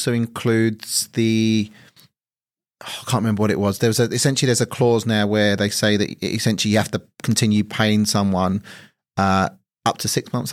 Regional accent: United Kingdom; when you're growing up in Thatcher's Britain, you get told that unions are the scourge of business

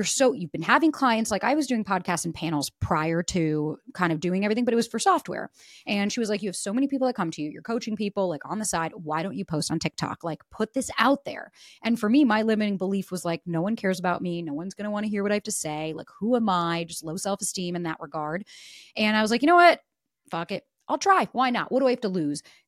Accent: New York, United States; moved away; And like as a New Yorker moving to LA, it was really tough.

